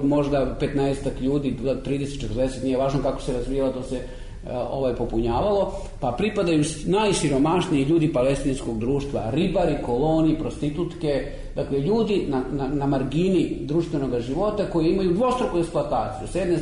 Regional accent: Požarevac, Braničevo District, Serbia; ja sam iz Požarevca, iz jednog provincijskog grada

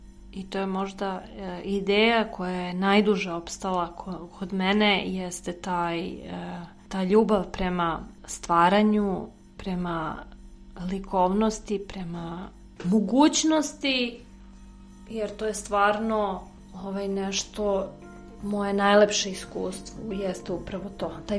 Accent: Belgrade, Serbia; iz Beograda sam. Ja sam slikarka.

